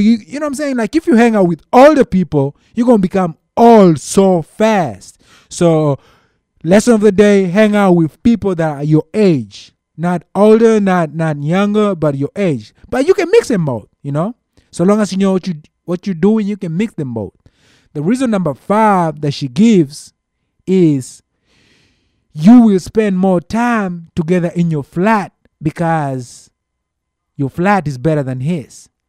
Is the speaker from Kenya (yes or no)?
yes; Kenya; I'm from Kenya, and we don't get tired when we run.